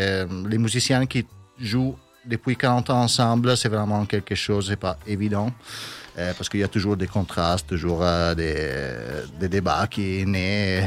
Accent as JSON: {"language": "French", "town": "Bergamo", "region": "Lombardy", "country": "Italy", "said": "Alors, moi, je viens de Bergame."}